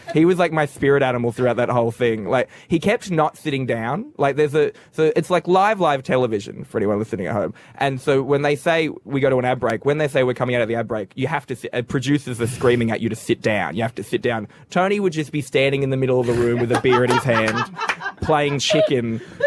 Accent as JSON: {"language": "English", "country": "Australia", "said": "But you know what, I'm very Australian about it"}